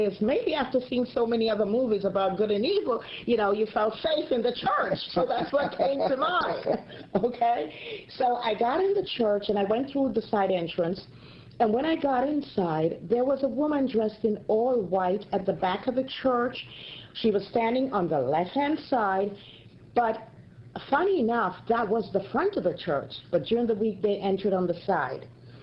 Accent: Jamaica; moved away; I'm originally from Jamaica, in Caribbean island. And I came here in 1970, so more or less, I've been here longer than I lived in Jamaica. I'm a convert, as you said. I was Methodist

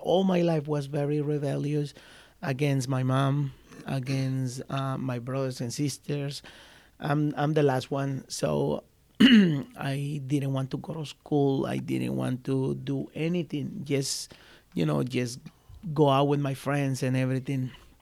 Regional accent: El Salvador; I'm original from El Salvador. I'm 40 years old.

